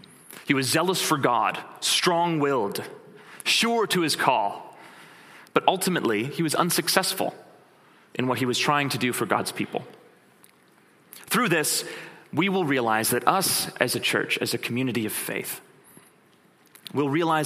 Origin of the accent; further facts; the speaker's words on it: Canada; Generation Z, or because we're Canadian, Gen Z, is a generation that follows millennials.